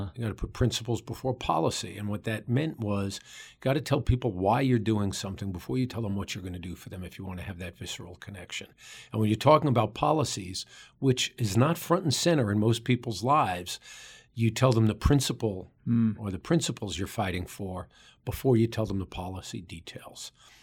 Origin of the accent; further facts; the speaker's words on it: New York City, New York, United States; I use this phrase now when I tell people I'm from New York City, where a day without an argument is a lost opportunity.